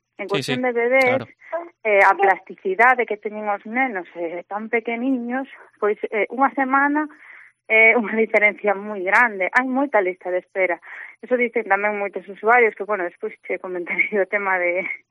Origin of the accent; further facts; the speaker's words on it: Pontevedra, Galicia, Spain; Eu tiña que irme a Lugo a un especialista, bueno, imagínate, eu son de Pontevedra, pois hasta Lugo.